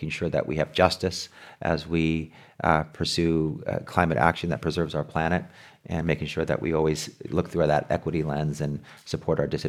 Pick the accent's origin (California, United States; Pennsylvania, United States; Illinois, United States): California, United States; La Paz; I grew up in La Paz in the headquarters of United Farm Workers of America. My dad worked in the front office with Cesar Chavez, my mom in the preschool with Dolores Huerta. We were there in the early 70s. We lived in a trailer.